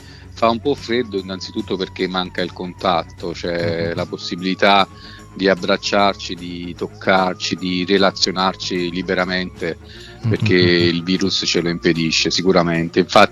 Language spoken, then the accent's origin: Italian; Naples, Campania, Italy; Come napoletano